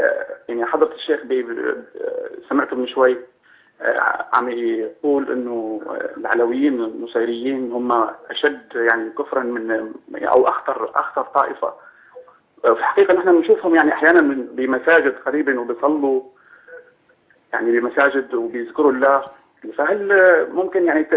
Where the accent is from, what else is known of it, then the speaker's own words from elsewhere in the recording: Latakia, Latakia Governorate, Syria; أنا مسلم سني من اللاذقية.